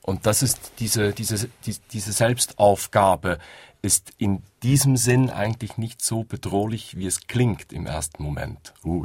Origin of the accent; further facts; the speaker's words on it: Central Switzerland, Switzerland; Ja, ich bin in der Innerschweiz aufgewachsen